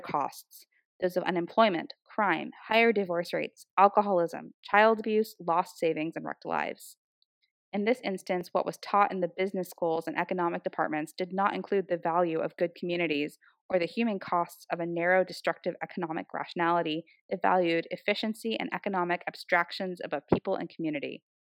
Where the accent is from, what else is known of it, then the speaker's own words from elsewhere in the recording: Youngstown, Ohio, United States; I grew up near Youngstown, Ohio, which was largely destroyed by corporate decisions to disinvest in the economy of the region.